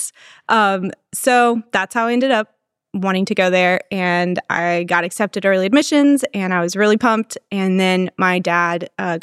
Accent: Texas, United States; also born or lived in Louisville, Kentucky / Virginia; So I grew up here in Texas. I was born in Louisville. And then we moved to Virginia, sixth grade.

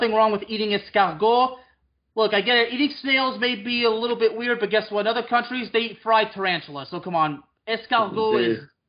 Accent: Lyon, Auvergne-Rhône-Alpes, France; English is a second language; it's taking place in the Dessine-Charpieu commune of Lyon, which is where I was born. I actually lived in Villeurbanne, which is close, but still, it's in my hometown of Lyon.

